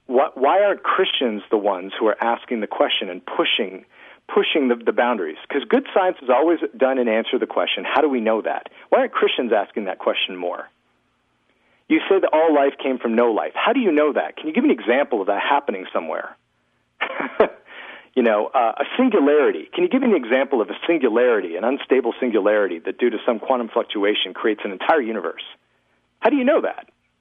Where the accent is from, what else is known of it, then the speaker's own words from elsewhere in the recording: Canada; I mean, I grew up in Canada